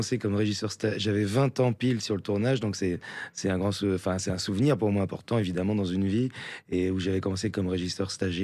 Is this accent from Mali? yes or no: no; France; accent: French; also born or lived in United States; J'ai pas du tout l'accent américain. J'ai conservé un accent très